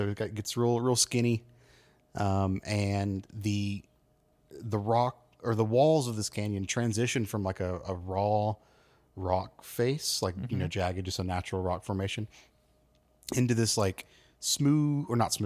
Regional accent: the South, United States; accent: Southern; I'm because that kind of fits in with my natural Southern accent.

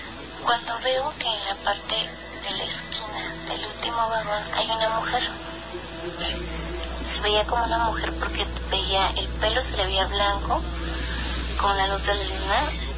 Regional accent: Mexico City, Mexico; vengo de la Ciudad de México.

